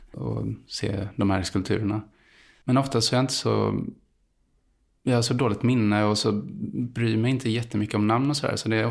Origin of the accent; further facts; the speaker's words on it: Gothenburg, Västra Götaland County, Sweden; Jag växte upp i Hammarkullen och när jag var 7 så... Så flyttade vi till Landalabergen som inte är en förort alls. Men det var lite miljonprojektskänsla mitt i stan kan man säga.